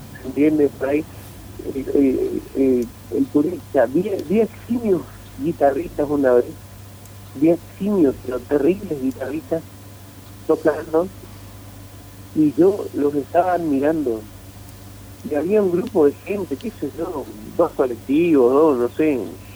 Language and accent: Spanish; Argentina; Soy gaucho y soy mensú, pero primero soy argentino.